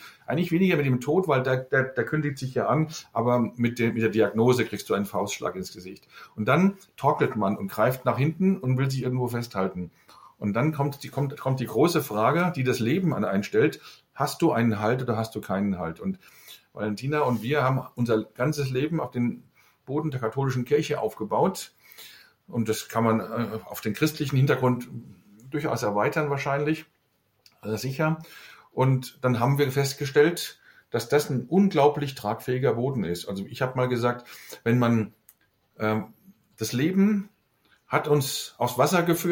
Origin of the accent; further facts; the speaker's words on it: Hesse, Germany; Bei uns im Rhein-Main-Gebiet, wo ich herkomme